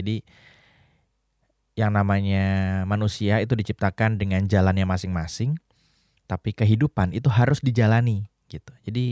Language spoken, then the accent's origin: Indonesian; Surakarta, Central Java, Indonesia; now in Jakarta, Indonesia; kayak gue nih dari Solo ke Jakarta pengen mengejar karir gitu kan